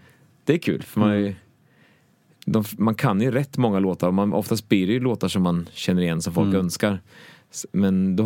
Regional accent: Sankt Anna, Östergötland, Sweden; jag kommer från Östergötland faktiskt, för att det, ja, dels så älskar det att växa upp i Sankt Anna

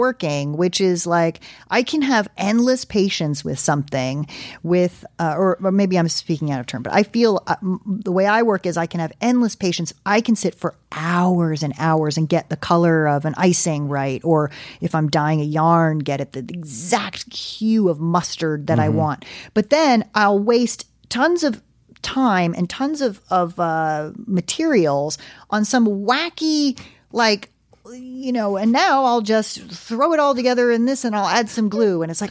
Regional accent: East Coast, United States; I'm from the East Coast. That's the difference. We call it underfloor.

